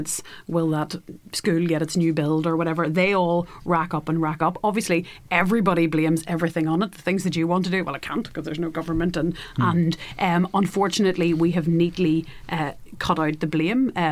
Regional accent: Northern Ireland, United Kingdom; I mean, I'm Irish. I'm an Irish nationalist. So I aspire to Irish unity.

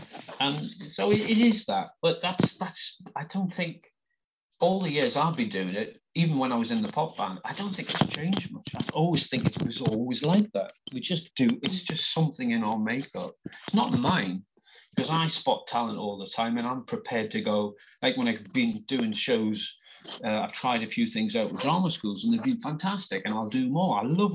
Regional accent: Gateshead, North East England, United Kingdom; I'm just an ordinary working class guy. And I come from Gateshead. I mean, I've not come from Eton or somewhere, you know.

